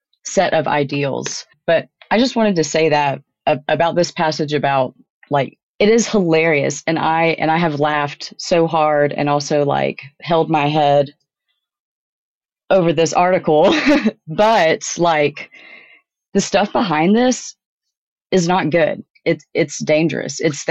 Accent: Tennessee, United States; My home state of Tennessee

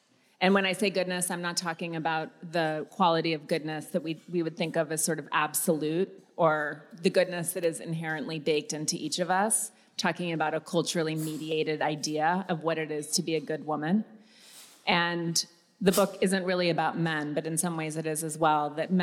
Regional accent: Montana, United States; I grew up in Montana. My father's Jewish.

